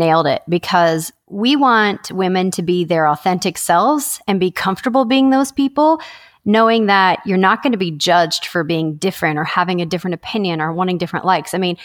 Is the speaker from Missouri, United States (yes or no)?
no; Ohio, United States; Well, I'm from Ohio, and I'm confident people in Ohio still do it.